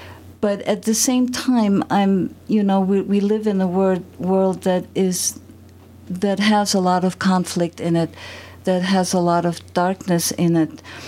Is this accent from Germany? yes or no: yes; Nuremberg, Bavaria, Germany; It was tough because I grew up, you know, it was a fairy tale city, and I lived close to the castle